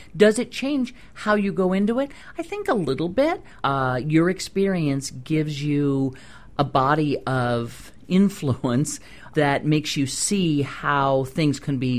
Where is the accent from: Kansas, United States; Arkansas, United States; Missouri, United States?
Missouri, United States; My family is a bunch of hunters. I mean, we grew up in the Midwest. It was Missouri.